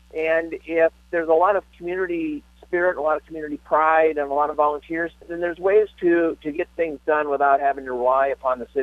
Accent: Iowa, United States; Well, I think that the opportunity to once again be back in my home state was a big draw.

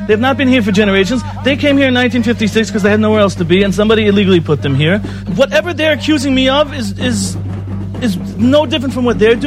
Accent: New York, United States; No, I'm from New York, from Long Island.

